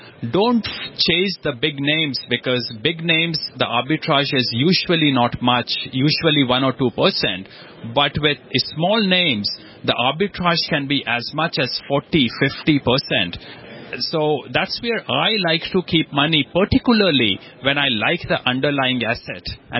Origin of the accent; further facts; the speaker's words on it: India; So I grew up in India